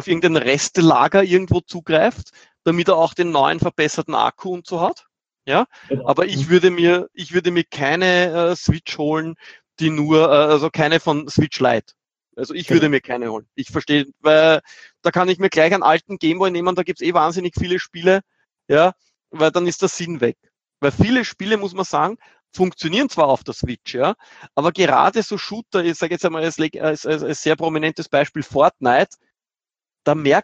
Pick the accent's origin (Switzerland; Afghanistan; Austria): Austria; Bei uns in Österreich